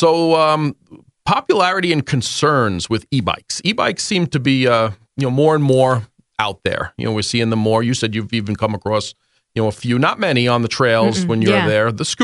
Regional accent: New York City, New York, United States; I grew up in New York City, spoiled.

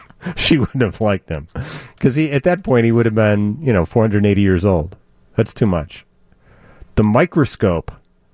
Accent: United Kingdom; because I'm British.

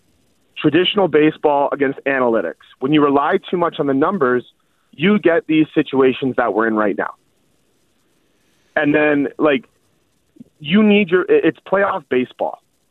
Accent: Canada; Hey, I'm a Canadian. We always over exaggerate, man.

